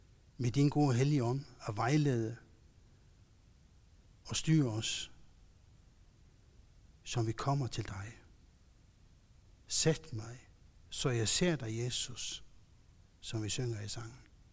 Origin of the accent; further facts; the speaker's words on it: Faroe Islands; Og nu kommer jeg selv fra Færøerne